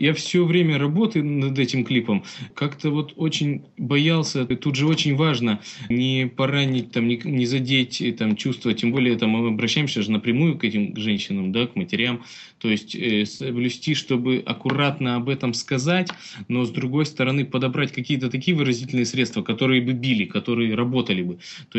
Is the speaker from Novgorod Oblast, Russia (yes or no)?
no; Chelyabinsk, Chelyabinsk Oblast, Russia; Тут же мы, как это, из Челябинска